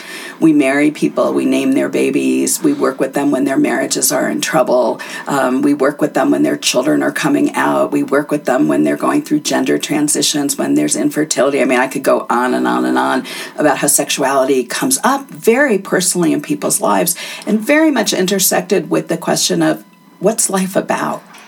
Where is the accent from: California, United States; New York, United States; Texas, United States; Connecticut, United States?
Connecticut, United States; I grew up in Connecticut and did most of my education in Connecticut.